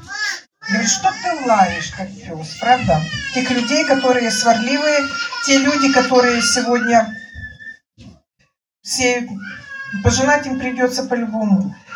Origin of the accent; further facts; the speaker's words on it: Georgia; От того, что я, знаете, грузин